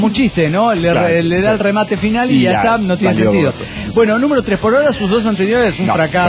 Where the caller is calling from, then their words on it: Guadalajara, Jalisco, Mexico; Soy genéticamente incomprensible de Guadalajara, Jalisco, México.